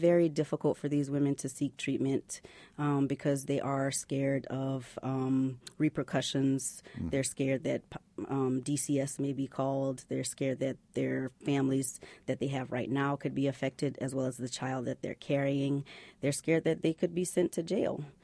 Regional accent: Louisiana, United States; now in Indiana, United States; the day that I moved to Indiana. I'm from Louisiana, and I'd done my residency in Louisiana.

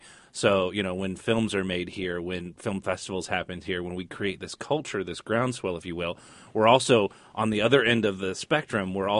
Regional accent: Indiana, United States; I'm going to go shoot in my home state of Indiana

